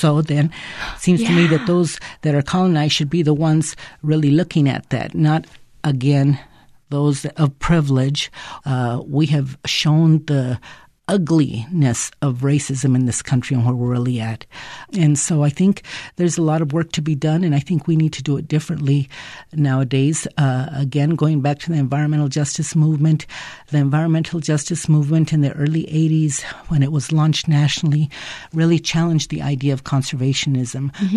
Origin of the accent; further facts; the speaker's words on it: Wagon Mound, New Mexico, United States; I'm originally from the Wagon Mound area. My family has been there for many generations.